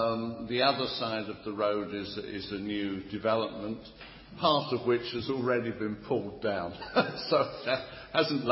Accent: Romford, London, United Kingdom; born there; now in Middlesbrough, United Kingdom; I was born in Romford in Essex.

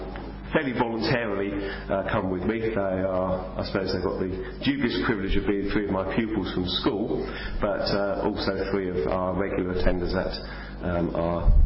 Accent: Maidstone, South East England, United Kingdom; moved away as an adult; also born or lived in Stoke-on-Trent; I was born in Maidstone in Kent, which is the county town of Kent, and lived there until I was 18. I came to Stoke-on-Trent as a student in 1998 and stayed there for 12 years

